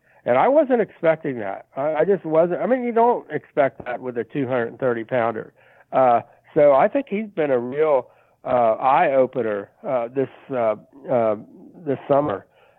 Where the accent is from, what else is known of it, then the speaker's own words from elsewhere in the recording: Midwest, United States; as a Midwesterner, you know, I'm a little prejudiced against them being, maybe let's say, quick-footed